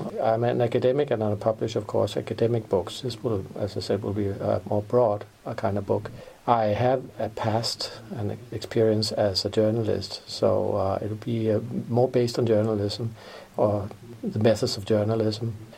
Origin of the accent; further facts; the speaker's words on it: Denmark; first language Danish; English is a second language; as we say in Danish. I'm from Denmark.